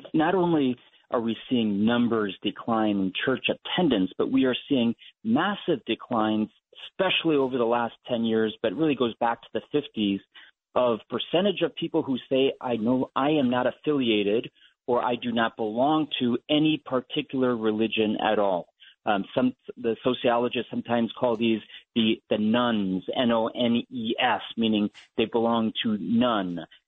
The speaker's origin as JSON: {"language": "English", "region": "Ohio", "country": "United States", "said": "I'm from Ohio. The state motto is In God We Trust."}